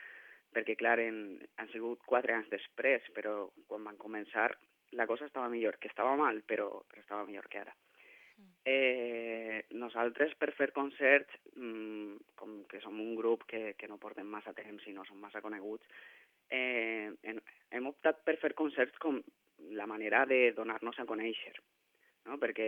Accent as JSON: {"language": "Catalan", "town": "Montcada i Reixac", "region": "Catalonia", "country": "Spain", "tie": "born or raised there", "said": "el següent concert que vam fer va ser a una cafeteria del meu poble, de Montcada"}